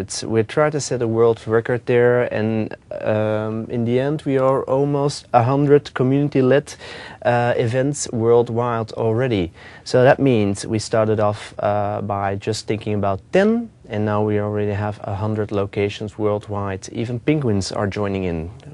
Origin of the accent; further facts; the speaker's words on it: Belgium; English is a second language; I'm from Belgium. I'm one of the lucky three Belgians in the world